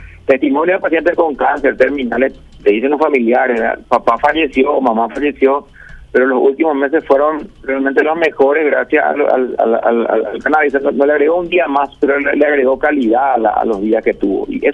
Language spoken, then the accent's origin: Spanish; Paraguay; mirarlo como paraguayo